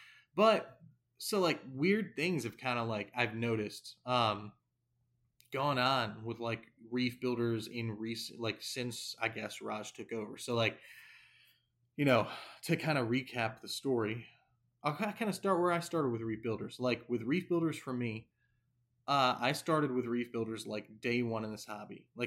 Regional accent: Kalamazoo, Michigan, United States; I got thick northern blood. I'm from Kalamazoo.

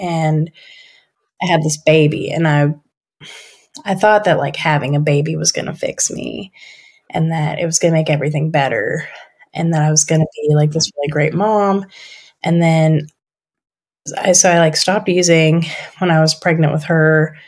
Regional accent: Hagerstown, Maryland, United States; also born or lived in Morgantown; I grew up in Hagerstown, Maryland. I had to move to Morgantown.

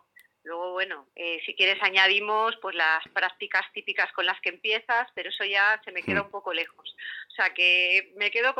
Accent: Valladolid, Castile and León, Spain; now in Madrid, Spain; Pues me pillas en Valladolid. Sabes que, bueno, yo vivo en Madrid, pero mi tierra es Valladolid.

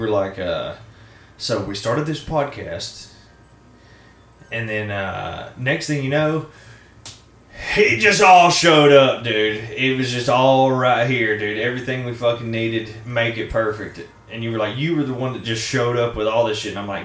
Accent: Ireland; I might just be a rebel at heart. I mean, probably that's why I'm Irish, dude.

